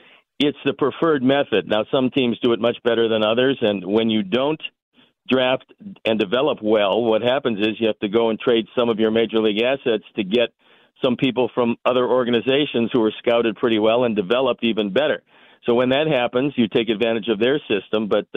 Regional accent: Cleveland, Ohio, United States; Well, look, when I was growing up in Cleveland, they had a groundskeeper

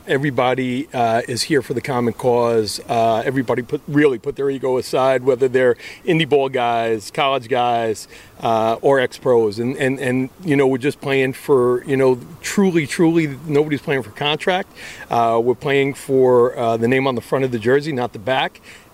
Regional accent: Bronx, New York, United States; Born in Parkchester, raised in Co-op City.

